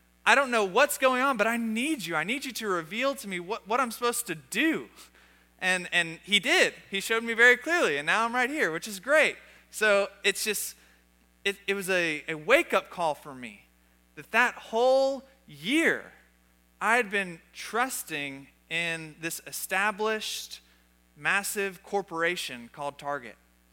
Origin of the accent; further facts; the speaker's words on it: Tyler, Texas, United States; I grew up in Tyler, Texas. I grew up in American Christianity.